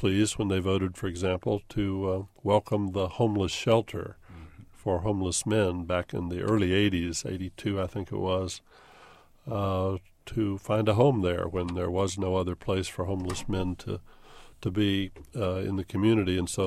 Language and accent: English; Urbana, Illinois, United States; Well, the last part is easy. I was born here. I was born in Urbana years ago in Carl's Hospital. And in fact, my father was born in Champaign-Urbana.